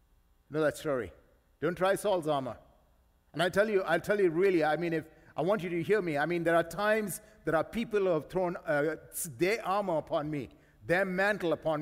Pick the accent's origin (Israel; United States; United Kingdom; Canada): Canada; And as a Canadian, as a man and woman of God